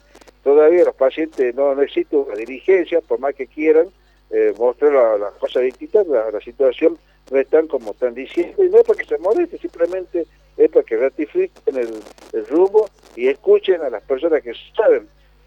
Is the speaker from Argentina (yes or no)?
yes; San Pedro, Jujuy, Argentina; Mire, soy de San Pedro, Jujuy.